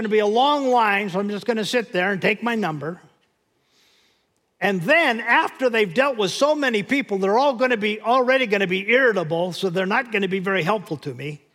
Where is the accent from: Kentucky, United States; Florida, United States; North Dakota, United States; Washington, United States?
North Dakota, United States; this is a hard lesson for me because I'm Norwegian and I come from North Dakota.